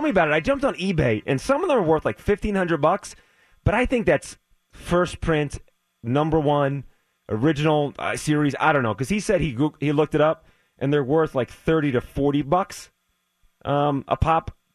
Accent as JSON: {"language": "English", "region": "Pennsylvania", "country": "United States", "said": "Yeah, I'm from Pennsylvania as well, so it's really cool to talk to a fellow Pennsylvanian on my early birthday celebration."}